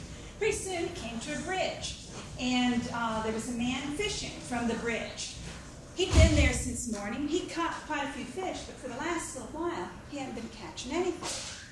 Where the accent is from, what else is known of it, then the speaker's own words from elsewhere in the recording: Tallahassee, Florida, United States; I'm from Tallahassee, and I'd like to tell you a story from Turkey.